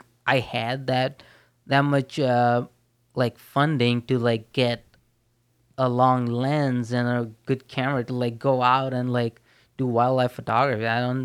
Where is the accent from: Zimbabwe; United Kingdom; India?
India; moved away as an adult; now in United States; because I was born in India. I grew up there. Until my senior year of undergrad